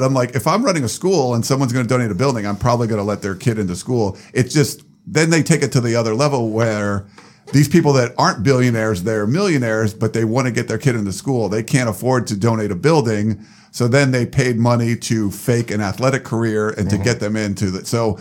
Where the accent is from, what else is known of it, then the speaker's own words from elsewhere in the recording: East Coast, United States; when I moved out here from the East Coast, like we didn't have any money.